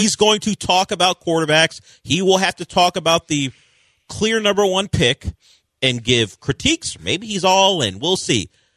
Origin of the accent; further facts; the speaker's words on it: California, United States; like for me growing up in California, where you could see every Texas game.